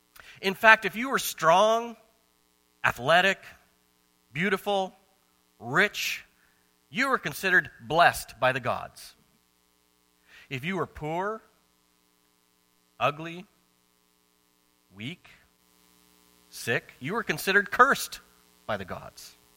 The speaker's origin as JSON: {"language": "English", "town": "Marwayne", "region": "Alberta", "country": "Canada", "tie": "born or raised there", "said": "I grew up in Farmingville, Alberta, okay? A little place called Marwane."}